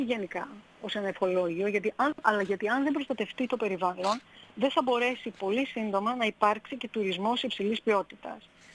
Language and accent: Greek; Greece; να μπορέσουμε και εμείς ως Έλληνες ταξιδιώτες και Έλληνες καταναλωτές να το υποστηρίξουμε